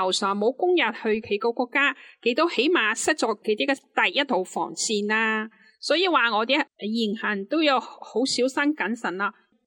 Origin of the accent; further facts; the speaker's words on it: Hong Kong; 我香港人